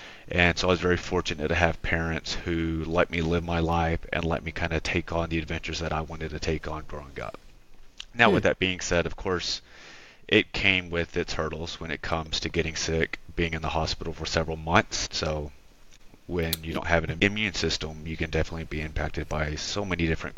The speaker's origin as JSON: {"language": "English", "town": "Fort Worth", "region": "Texas", "country": "United States", "said": "I am from Fort Worth, Texas, currently live in Fort Worth as well."}